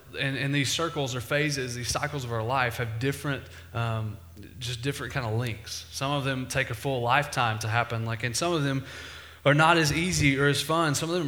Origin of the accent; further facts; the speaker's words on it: Texas, United States; I remember growing up, I grew up in East Texas, and I really didn't ever talk to someone who believed differently or had a different religious belief than me until I got to college.